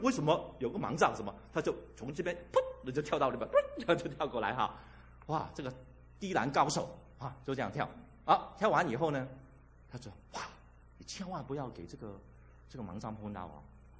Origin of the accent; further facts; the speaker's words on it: Hong Kong; 我在那时候我在香港长大哈